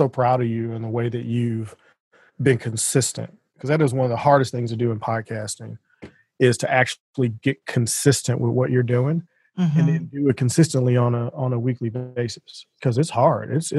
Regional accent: St. Louis, Missouri, United States; Yes, you did. In my hometown.

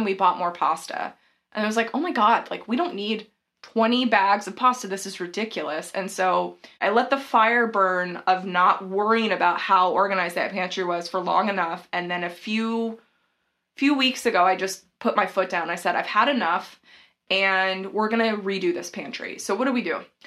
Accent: the South, United States; which I've always thought sounded weird because I'm from the South and nobody says

